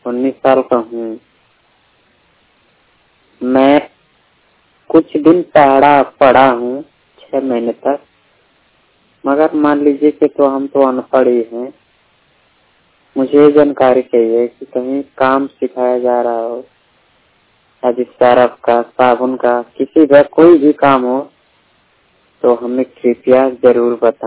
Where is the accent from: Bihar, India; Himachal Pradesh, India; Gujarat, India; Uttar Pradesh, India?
Uttar Pradesh, India; Azamgarh; मैं आजमगढ़ डिस्ट्रिक्ट से हूँ, यूपी उत्तर प्रदेश से। मैं ये जानकारी लेना चाहता हूँ कि मैं अनपढ़ हूँ, 19 साल का हूँ।